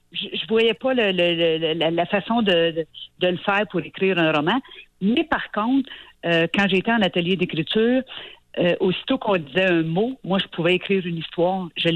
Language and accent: French; Sainte-Agathe-des-Monts, Quebec, Canada; moi, je suis originaire de Sainte-Agathe-des-Monts, une place que tu connais très bien.